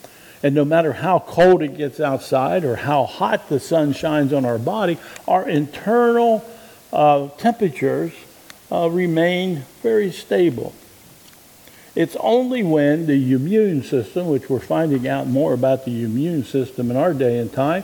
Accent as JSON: {"language": "English", "region": "Pennsylvania", "country": "United States", "tie": "born or raised there", "said": "Now, I grew up in Pennsylvania"}